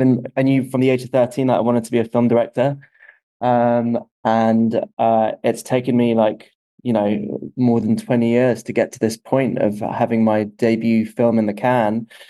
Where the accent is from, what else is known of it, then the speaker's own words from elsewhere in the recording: London, United Kingdom; So I was in London yesterday. I'm born and raised in London, and I live in London.